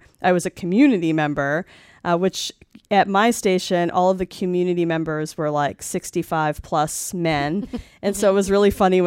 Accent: Massachusetts, United States; But, you know, back in Massachusetts where I'm from

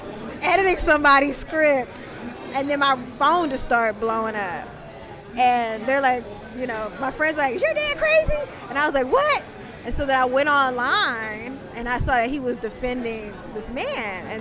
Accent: Oakland, California, United States; I'm born and raised in East Oakland, and so I went to a predominantly black and brown high school.

